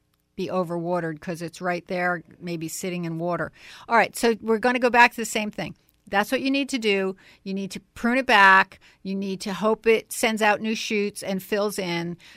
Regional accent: Newark, New Jersey, United States; And I used to shop when I was growing up in Newark with my mother.

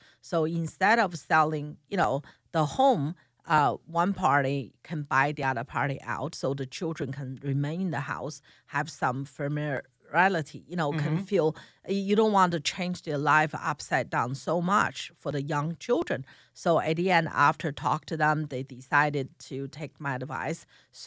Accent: China; At that time, I come from China. We only have one room for the family of four, only one room, small room.

